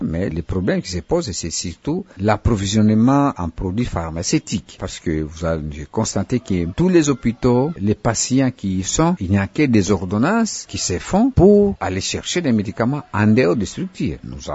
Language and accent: French; Kailo, Maniema, DR Congo; Par exemple, chez moi, au Kailo